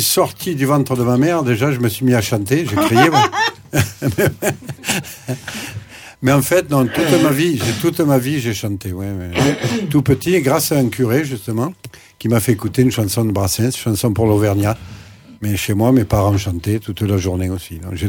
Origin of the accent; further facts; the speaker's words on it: Morocco; born there; parce que je suis né au Maroc, et je me souviens au Maroc que je me baignais dans un trou d'eau